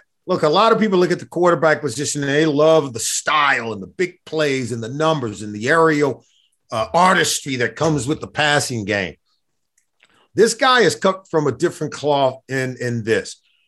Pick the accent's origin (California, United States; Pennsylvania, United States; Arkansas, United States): California, United States; Compton; And look, I grew up in Compton.